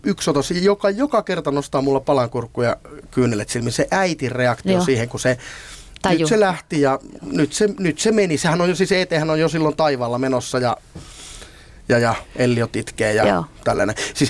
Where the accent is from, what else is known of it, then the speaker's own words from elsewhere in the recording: Rovaniemi, Lapland, Finland; Me ollaan vanhoja kavereita tuolta pohjoisesta, kun tai hyhä ovat etelästä, kun minä olen Rovaniemeltä, he ovat iistä alun perin.